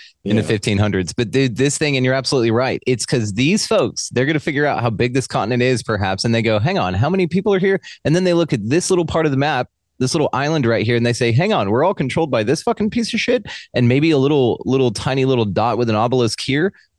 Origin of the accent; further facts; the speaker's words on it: Texas, United States; accent: Texas; if you will, with my Texas accent